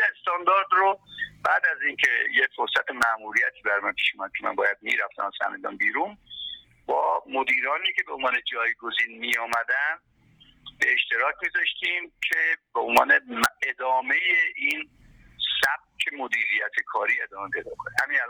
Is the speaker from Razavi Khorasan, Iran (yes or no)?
no; Tehran, Tehran Province, Iran; من به عنوان یک کسی که تو تهران به دنیا اومدم بزرگ شدم